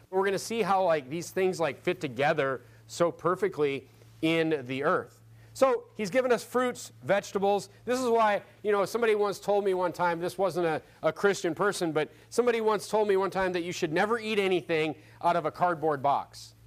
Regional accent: North Dakota, United States; But growing up in North Dakota, fruit was kind of a rare thing.

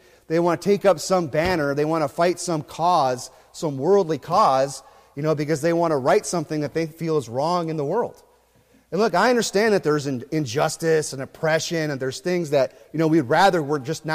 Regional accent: Phoenix, Arizona, United States; I'm from Mesa, okay? I'm from Phoenix.

